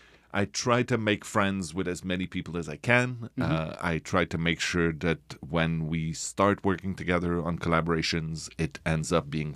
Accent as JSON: {"language": "English", "town": "Chicoutimi", "region": "Quebec", "country": "Canada", "tie": "born or raised there", "also_born_or_lived": "Sainte-Foy", "said": "I grew up, most of my youth was spent in Chicoutimi, which is about, 7-hour drive north of Montreal, more or less."}